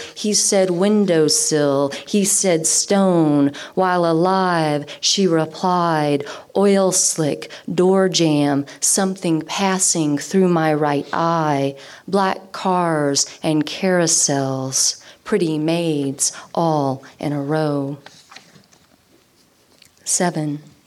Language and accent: English; Louisiana, United States; I'm from the South, so I'm from Louisiana, and we are all the stereotypes of alcoholics